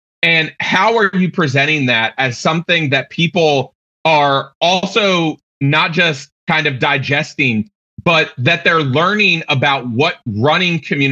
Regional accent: Hampton Roads, Virginia, United States; I tell them, it's like, all right, I'm from Hampton Roads.

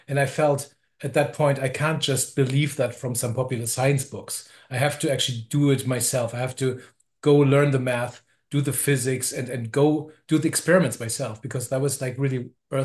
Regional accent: Hamburg, Germany; also born or lived in Berlin / Edinburgh / Vienna; I was born in Hamburg, Germany

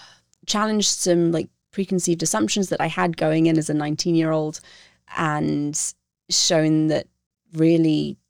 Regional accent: United Kingdom; And for me as a British person

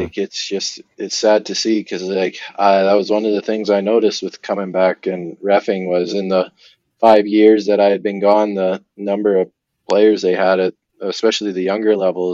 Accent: Barrhead, Alberta, Canada; Even though you look at when we were growing up in Barrhead, going rate for ice was like $150 an hour when we were junior high-ish age

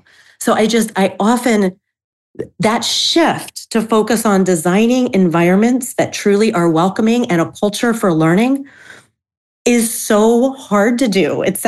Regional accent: Florida, United States; moved away as an adult; So it's February in New England. I grew up in Florida. I've been living up here for 15, 16 years now, but oh my gosh, winters are hard for me.

